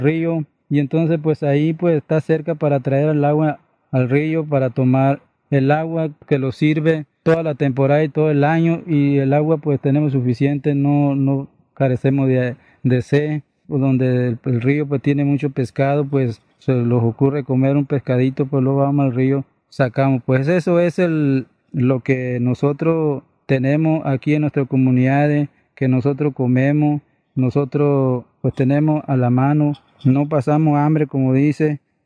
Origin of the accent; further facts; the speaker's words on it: Miramar, Mexico; born there; tengo 47 años, nací en Miramar, en 1958, 9 de febrero.